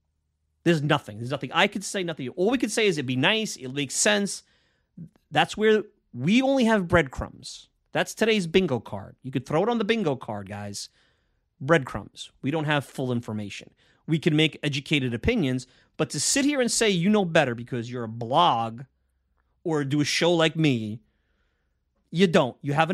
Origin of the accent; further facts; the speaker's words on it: New York City, New York, United States; I have to tell you, I grew up in Bensonhurst. My family now lives in Staten Island.